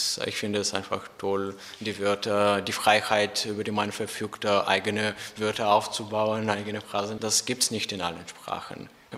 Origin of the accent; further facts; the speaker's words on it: Bulgaria; German is a second language; Ich komme aus Bulgarien und bin im Jahr 2001 geboren.